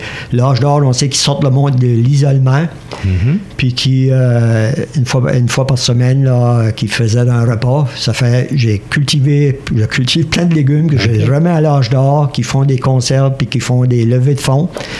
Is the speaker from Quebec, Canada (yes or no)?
no; Eel River Crossing, New Brunswick, Canada; now in Balmoral, Canada; Puis moi, je suis originaire, j'ai passé mon enfance à Eel River Crossing. Puis là, je suis un citoyen de Balmoral depuis 50, 4 ans, je crois.